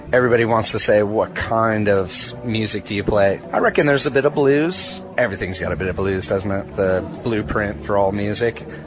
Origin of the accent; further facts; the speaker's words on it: Reno, Nevada, United States; now in Australia; I'm from Reno, Nevada, by way of Brisbane, Queensland.